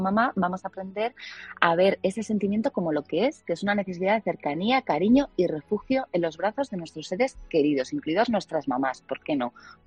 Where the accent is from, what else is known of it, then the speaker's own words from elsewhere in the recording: Madrid, Community of Madrid, Spain; yo es que no tengo pueblo, yo soy de Madrid, Madrid, es un rollo esto.